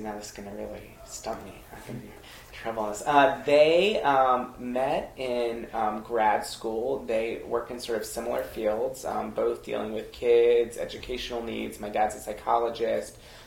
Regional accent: Atlanta, Georgia, United States; Yeah, I'm a third generation Atlantan. My parents were both born and raised there.

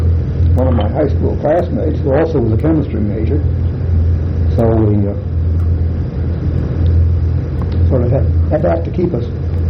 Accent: Winnetka, Illinois, United States; I grew up in Winnetka.

